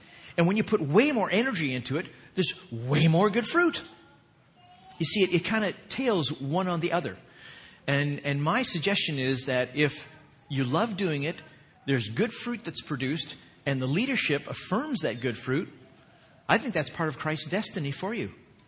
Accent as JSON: {"language": "English", "country": "Canada", "said": "Now, please understand, I am thoroughly Canadian. I love Canada. I love the cold."}